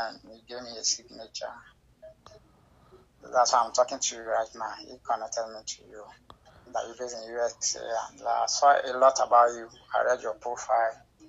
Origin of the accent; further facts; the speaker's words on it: Nigeria; Basically, I'm from Nigeria, but the record label is in South Africa